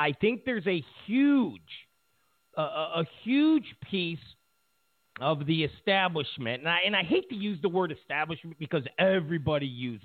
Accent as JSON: {"language": "English", "region": "New York", "country": "United States", "said": "Listen, I'm originally from New York."}